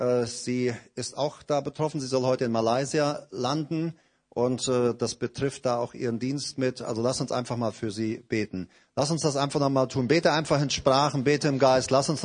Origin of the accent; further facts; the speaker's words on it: Paraguay; German is a second language; now in Germany; musst dir vorstellen, da wo ich herkomme, in Paraguay ist jemand auf unserer Homepage gewesen